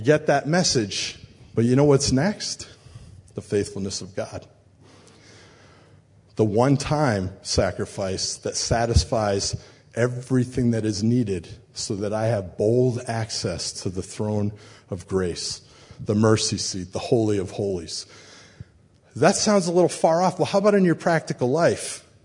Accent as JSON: {"language": "English", "region": "New England", "country": "United States", "tie": "born or raised there", "said": "I grew up in New England where it's a little cold."}